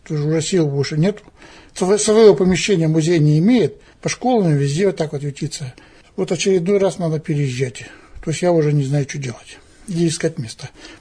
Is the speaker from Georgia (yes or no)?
no; Uktus, Sverdlovsk Oblast, Russia; Значит, родился и вырос в Уктусе, это моя родина.